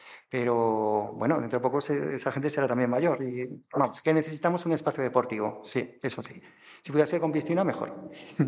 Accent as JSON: {"language": "Spanish", "town": "Zaragoza", "region": "Aragon", "country": "Spain", "also_born_or_lived": "Valencia / Gerona", "said": "Soy de aquí de Zaragoza, lo que pasa que he vivido en muchos lugares de España, he vivido también en Valencia y en Gerona."}